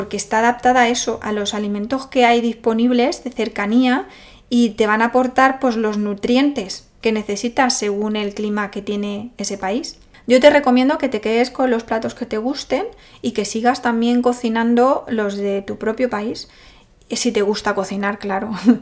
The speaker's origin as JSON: {"language": "Spanish", "country": "Spain", "lives_now": "Germany", "said": "estamos acostumbrados como españoles a comer un tipo de platos que tienen unos ingredientes que provienen de aquí, de nuestra zona"}